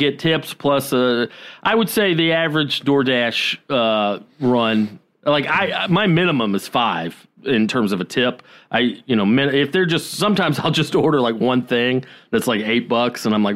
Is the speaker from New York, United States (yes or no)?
no; Georgia, United States; 5:30 was the earliest it ever got dark in Georgia in the winter, and now here, like you said, like 4:45, it's pitch bla